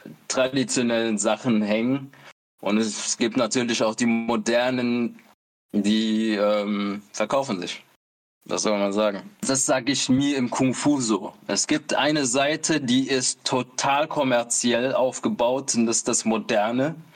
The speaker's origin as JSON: {"language": "German", "country": "Eritrea", "said": "weil ich bin eigentlich Eritreer ursprünglich"}